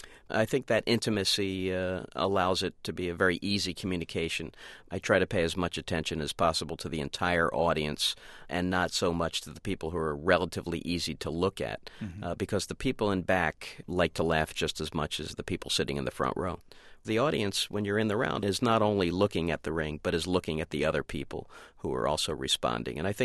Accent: Atlantic City, New Jersey, United States; I grew up in Atlantic City, and in the winters, and this is well before gambling, lots of senior citizens would walk up and down the boardwalk

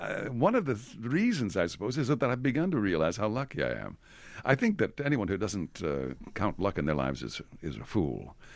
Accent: El Paso, Texas, United States; I'm from El Paso. It's a border town, border of Juarez, Mexico.

